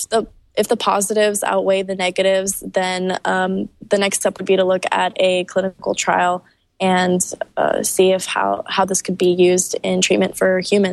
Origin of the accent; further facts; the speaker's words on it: Russia; Well, because I am from Russia